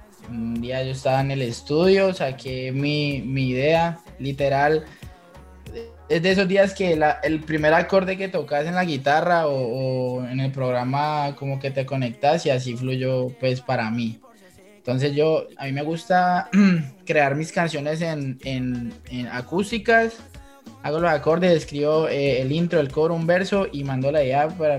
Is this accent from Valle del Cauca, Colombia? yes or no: yes; Cali, Valle del Cauca, Colombia; now in United States; Yo soy de Cali.